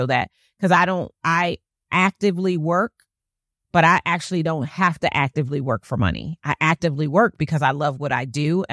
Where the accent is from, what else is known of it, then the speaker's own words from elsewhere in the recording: Wilmington, Delaware, United States; Where did I grow up? In Wilmington, Delaware.